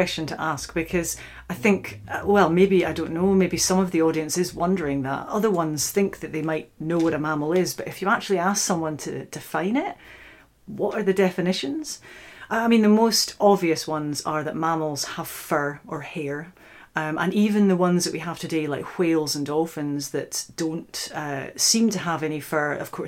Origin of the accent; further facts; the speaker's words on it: Scotland, United Kingdom; now in Oxford, United Kingdom; I'm originally from the Scottish Highlands, but I now work as a researcher at the Oxford University Museum of Natural History.